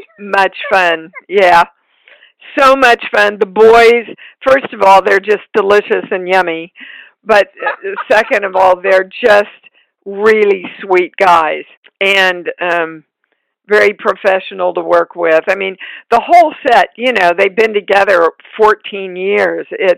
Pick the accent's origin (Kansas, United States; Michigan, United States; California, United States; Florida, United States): Kansas, United States; I was raised in Kansas, and I had this kind of innate, naive understanding of life that we're just taking care of.